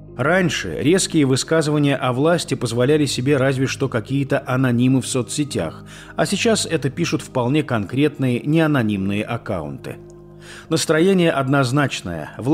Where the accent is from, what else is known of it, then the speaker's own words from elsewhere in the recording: Crimea, Ukraine; Уезжать в Россию мне совершенно неинтересно. Я не россиянин, я коренной крымчанин.